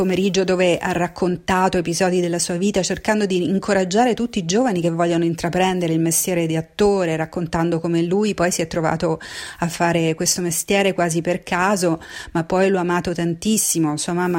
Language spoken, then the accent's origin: Italian; Rome, Lazio, Italy; Io come romana